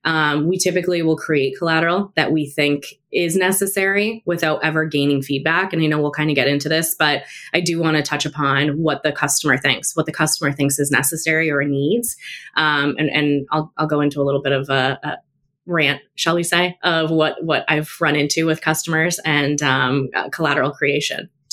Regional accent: Boston, Massachusetts, United States; I'm from Massachusetts. I'm in Boston, a Bostonian.

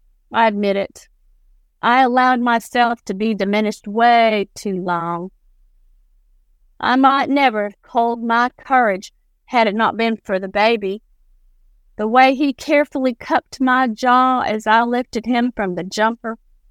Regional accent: Ohio, United States; And so I am from Ohio, which means when I was a youngster, teen, Kings Island became a thing.

